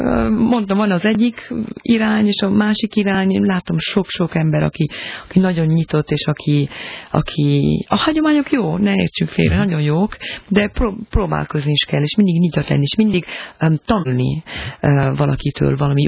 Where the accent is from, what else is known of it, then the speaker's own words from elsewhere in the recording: Bolgheri, Tuscany, Italy; És aztán a Bolgheri, ami egy icipici falu, mi ott nőttünk fel a bátyámmal, egy nagyon kis falu